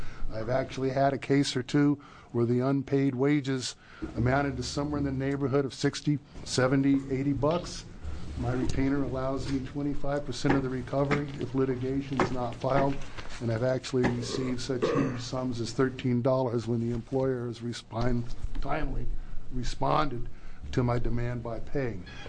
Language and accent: English; Coos Bay, Oregon, United States; I'm an attorney from Coos Bay